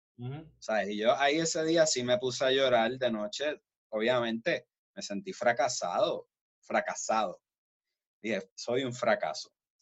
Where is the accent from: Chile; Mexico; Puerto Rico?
Puerto Rico; creciendo en Puerto Rico, en una cultura donde nosotros en ese país estamos todas las razas y todas las creencias